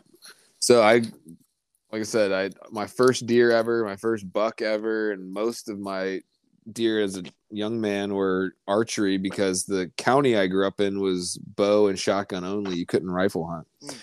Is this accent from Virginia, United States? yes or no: yes; Virginia, United States; I'm from Virginia, dude. So, I mean, I get cold deer hunting when it's like 20 degrees.